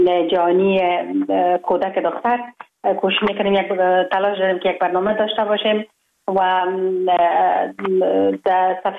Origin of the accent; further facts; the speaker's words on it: Kabul, Afghanistan; من خوشبختانه در یک خانواده روشن فکر به دنیا آمدم، در شهر کابل در محله کوته سنگی تولد شدم.